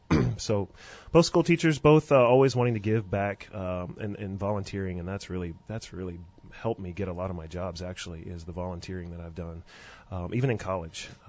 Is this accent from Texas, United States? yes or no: yes; Texas, United States; Well, I'm born and raised in Texas.